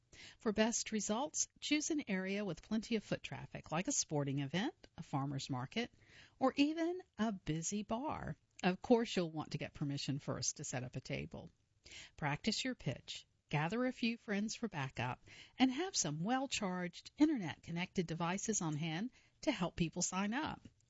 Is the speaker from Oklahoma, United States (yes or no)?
no; Oakland, California, United States; I want a candidate who understands how to address the housing crisis in my hometown, Oakland.